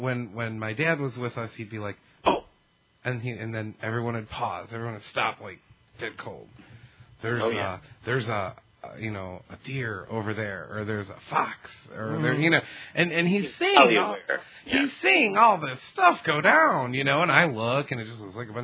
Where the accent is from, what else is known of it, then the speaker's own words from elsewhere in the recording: Michigan, United States; I grew up in Michigan, and we have some pretty interestingly, wooded areas here in Michigan